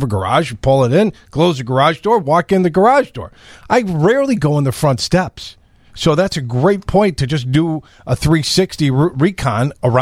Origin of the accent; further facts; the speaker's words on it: Chicago, Illinois, United States; You know, I don't, you know, and we're from Chicago.